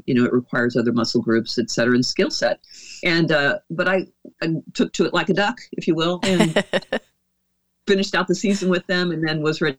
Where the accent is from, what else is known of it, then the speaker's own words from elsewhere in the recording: Oregon, United States; also born or lived in Dallas, Texas; I was living in Dallas, Texas, as I said, during my diagnosis, and my home state is Oregon.